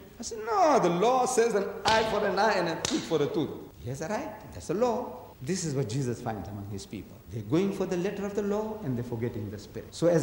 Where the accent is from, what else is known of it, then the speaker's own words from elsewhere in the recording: India; I am an Indian.